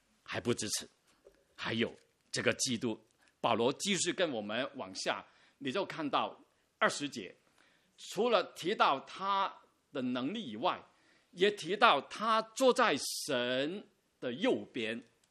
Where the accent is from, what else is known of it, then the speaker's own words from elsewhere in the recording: China; 我们中国人说古往今来